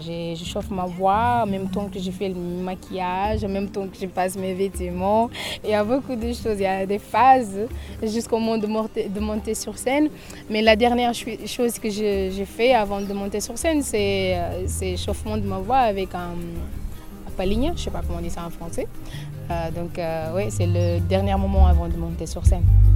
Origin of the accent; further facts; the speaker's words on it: Cape Verde; French is a second language; je viens du Cap-Vert.